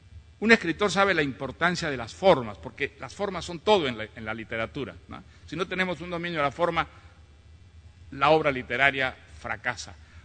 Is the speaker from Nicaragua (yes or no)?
no; Peru; Yo como peruano pues soy un experto en dictadores